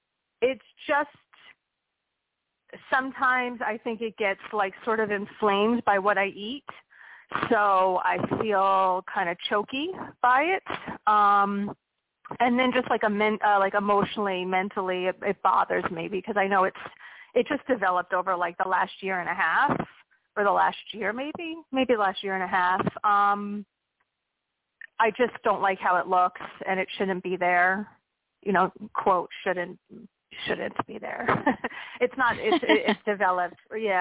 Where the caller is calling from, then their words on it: Pennsylvania, United States; Hey, this is … from Pennsylvania.